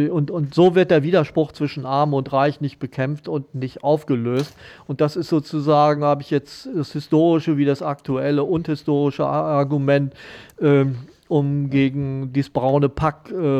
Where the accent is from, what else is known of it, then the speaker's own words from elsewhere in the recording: Soltau, Lower Saxony, Germany; ich habe es vorhin gerade gesagt, ich komme aus Soltau